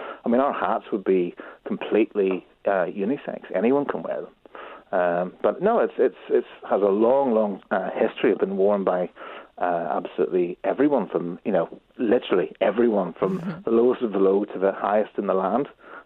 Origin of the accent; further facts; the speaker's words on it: Northern Ireland, United Kingdom; Because I'm from Northern Ireland, I've got a twin obsession with Irish linen, which used to be massive in Northern Ireland